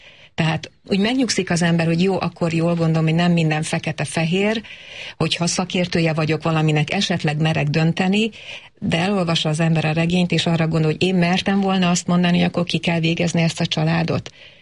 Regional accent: Téglás, Hajdú-Bihar, Hungary; Téglás Hajdú-Bihar megyében. És mi így nőttünk föl

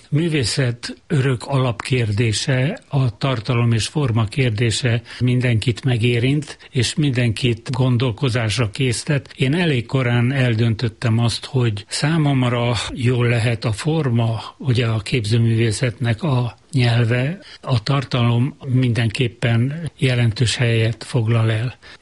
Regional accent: Transylvania, Romania; Én Erdélyből jöttem, Erdélyben születtem

